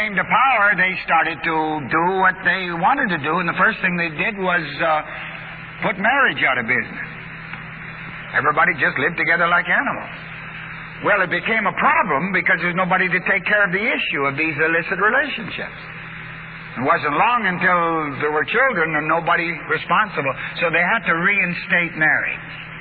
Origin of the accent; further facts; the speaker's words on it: Canada; I'm a Canadian, I'm a Scotch-Canadian.